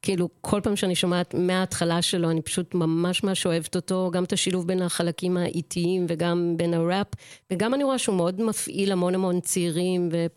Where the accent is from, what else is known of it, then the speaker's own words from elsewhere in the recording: Ramat HaSharon, Tel Aviv District, Israel; also born or lived in Jerusalem; היה לנו עוד בית וגרנו אצל סבתא שלי, ואחרי זה גרתי שנתיים בירושלים, כי אבא שלי לימד בבית צלל אומנות, ואחר כך עברתי לרמת השרון בגיל 10, ובעצם שם גדלתי